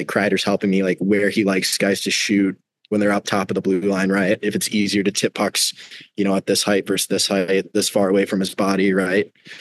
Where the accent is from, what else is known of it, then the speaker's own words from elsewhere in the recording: Michigan, United States; Growing up in Michigan, I was always a Red Wings fan.